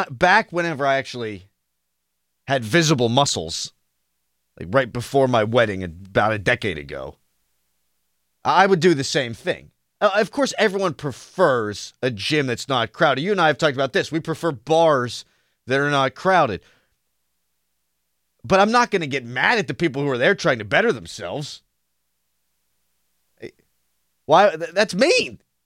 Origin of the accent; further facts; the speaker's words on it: Mount Lebanon, Pennsylvania, United States; I grew up in Mount Lebanon, man.